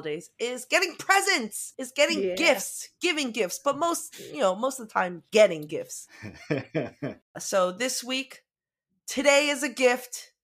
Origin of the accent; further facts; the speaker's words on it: Sterling, Virginia, United States; moved away as an adult; now in Madrid, Spain; currently live in Madrid, Spain, where I teach middle school language arts in an American school, but I'm originally from Sterling, Virginia.